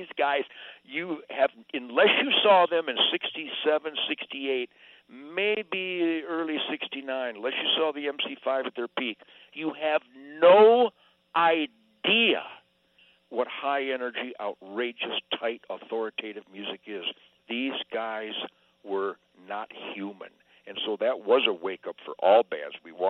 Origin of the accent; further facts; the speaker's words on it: Detroit, Michigan, United States; I'd born and raised in Detroit, and I had this killer band … that was already just storming, man, just phenomenal. We were number one in Michigan